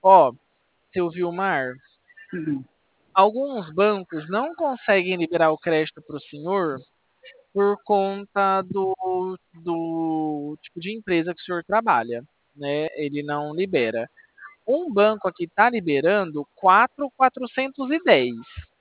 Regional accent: Bebedouro, São Paulo, Brazil; eu sou aqui de Bebedouro, interior de São Paulo.

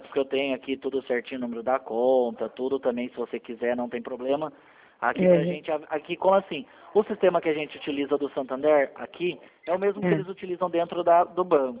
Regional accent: Sorocaba, São Paulo, Brazil; Eu sou de Sorocaba.

